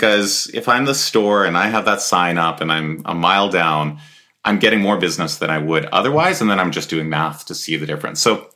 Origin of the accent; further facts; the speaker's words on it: Edmonton, Alberta, Canada; I think, like, we're both from Edmonton area, I take a Wayne Gretzky quote, which is like, skate to where the puck's going.